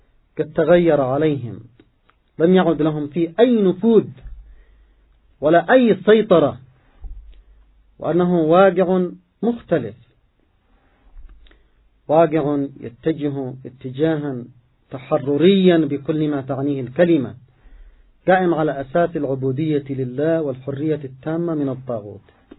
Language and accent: Arabic; Yemen; يتحدثون معهم في كل القضايا التي تعنينا نحن كيمنيين